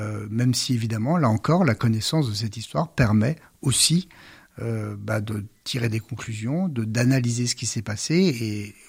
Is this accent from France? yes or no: yes; Grand Est, France; évidemment nous sommes français, on est fiers d'être français